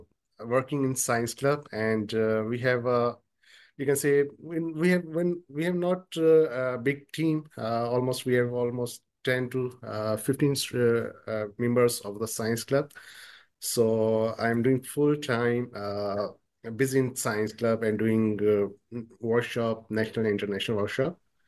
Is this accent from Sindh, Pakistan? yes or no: yes; Sindh, Pakistan; English is a second language; from Pakistan. I live in Karachi.